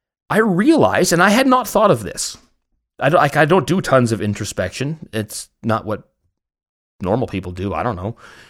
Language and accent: English; Canada; Because I'm the Canadian guy